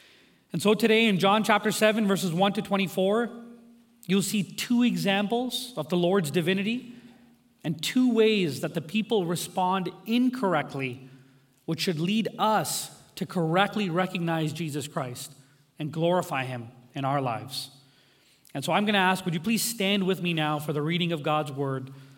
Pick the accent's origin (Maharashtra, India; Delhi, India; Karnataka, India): Delhi, India; New Delhi; born there